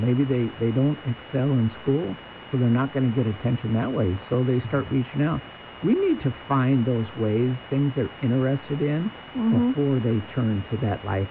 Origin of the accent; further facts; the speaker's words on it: Yuma, Arizona, United States; Being born and raised in Yuma, I have lots of friends who now have kids and grandkids